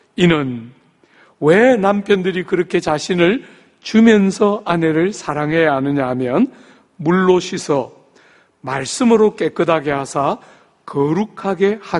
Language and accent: Korean; Gyeongsang, South Korea; 여러분, 저는 경상도 남자지만